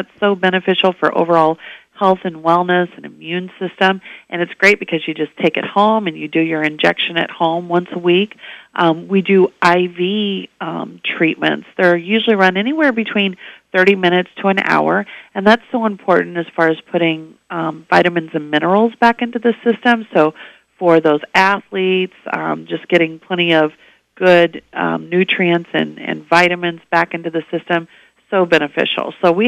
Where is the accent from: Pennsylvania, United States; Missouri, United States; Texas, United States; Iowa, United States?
Missouri, United States; I'm originally from Missouri, so I've always been a Missouri Tiger fan.